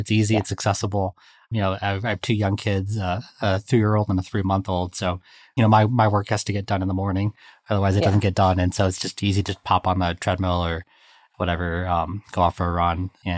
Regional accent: Chicago, Illinois, United States; I grew up in Chicago during the 90s, Michael Jordan era, and that's what I love.

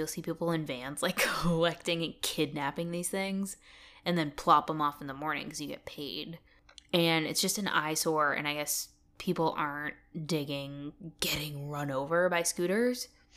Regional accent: Massachusetts, United States; So I'm from Massachusetts and I'm used to like roads just being completely fucked with potholes.

